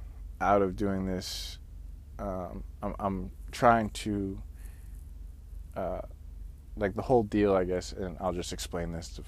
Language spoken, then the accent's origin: English; Pittsfield, Massachusetts, United States; also born or lived in Pasadena, California; I was born in Pasadena, California. I have an older brother, younger sister. I was raised in Pittsfield, Massachusetts, Berkshire County.